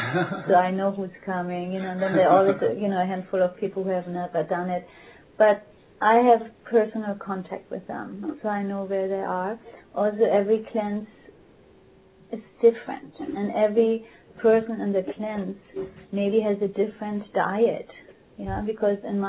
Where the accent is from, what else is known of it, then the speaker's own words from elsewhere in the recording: Germany; I come from Germany, you know, where I got fat liver as a child and all kinds of stuff because after the war